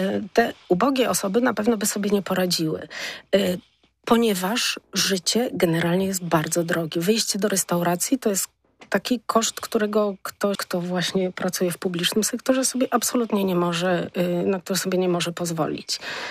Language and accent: Polish; Poznań, Greater Poland Voivodeship, Poland; Jako poznanianka myślę, że to byłam bardzo roztropna.